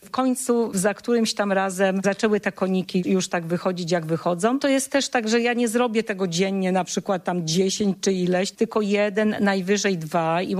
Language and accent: Polish; Konin, Greater Poland Voivodeship, Poland; To można kojarzyć z tym, że jestem z Konina.